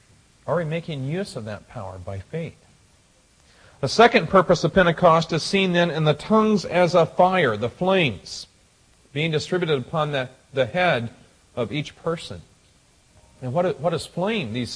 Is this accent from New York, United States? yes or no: no; Illinois, United States; I grew up in Illinois, and a few occasions we went up to the Museum of Science and Industry in Chicago.